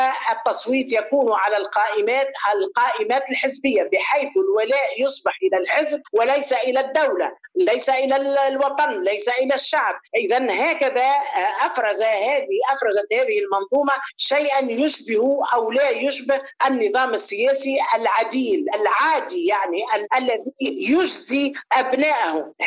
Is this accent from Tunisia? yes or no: yes; Tunisia; نحن عندنا في تونس مثل